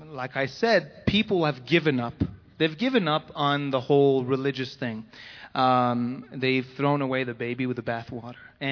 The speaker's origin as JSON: {"language": "English", "region": "Quebec", "country": "Canada", "accent": "French Canadian", "said": "But in French Canada, where I'm from, as you can hear my accent, of course, we don't have Thanksgiving."}